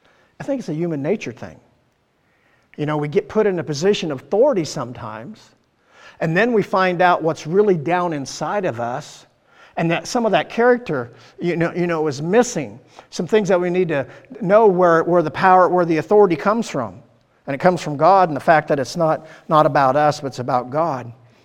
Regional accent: Iowa, United States; I'm from Southern Iowa, there you go.

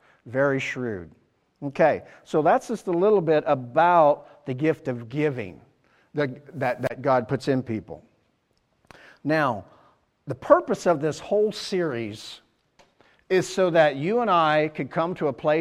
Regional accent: United States; You and I have dual citizenship. I am an American, but I'm also a Christian.

